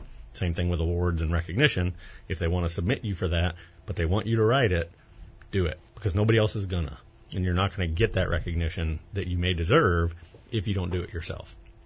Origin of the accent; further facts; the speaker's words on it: Cincinnati, Ohio, United States; Well, I was raised in Cincinnati, as I told you. My grandmother was Christian. We never went to church as kids.